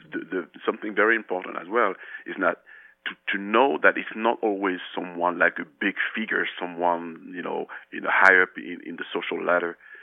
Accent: France; even though I grew up in France

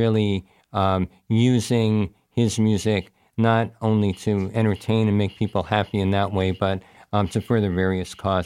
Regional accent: New York, United States; But yeah, I'm from the New York area, but I've been up in the Capital Region since 1992.

